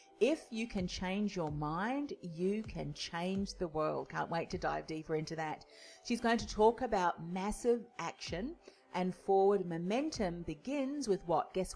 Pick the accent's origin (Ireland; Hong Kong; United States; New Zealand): New Zealand; I remember at school, I grew up in New Zealand